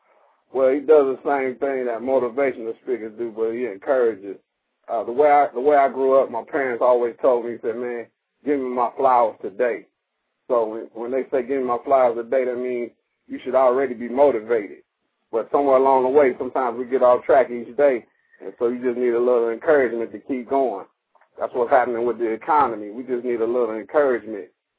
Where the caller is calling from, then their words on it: Columbus, Georgia, United States; calling to you from Columbus, Georgia, about an hour and a half outside of Atlanta.